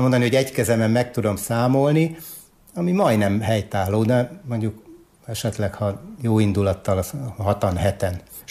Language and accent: Hungarian; Sajóbábony, Borsod-Abaúj-Zemplén, Hungary; also born or lived in Miskolc / Boldva; Miskolcon születtem, nyilván, de akkor Boldván éltünk, illetve eltöltöttem 8 évet Sajóbábonyba is.